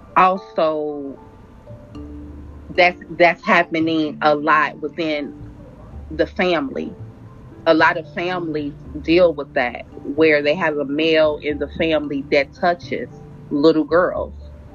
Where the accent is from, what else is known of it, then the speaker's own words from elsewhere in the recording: Cincinnati, Ohio, United States; I'm from Cincinnati, Ohio. I'm a mother, I'm 34